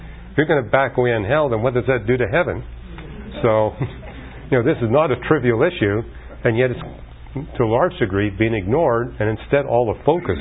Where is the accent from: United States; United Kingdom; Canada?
Canada; Whereas I grew up in Canada, they don't have to worry about their lawns because they get enough snow and rain